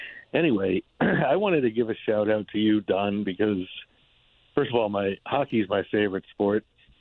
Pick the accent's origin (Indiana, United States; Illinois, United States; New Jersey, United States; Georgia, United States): New Jersey, United States; Glen Rock; now in California, United States; Hey, I'm just calling from California.